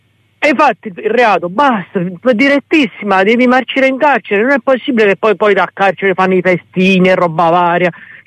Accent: Scampia, Campania, Italy; io vengo da Scampia.

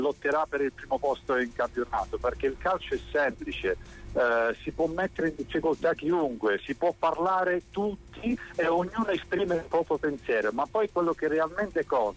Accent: Southern Italy, Italy; lo dico, lo sapete, io sono terrone, sono meridionale

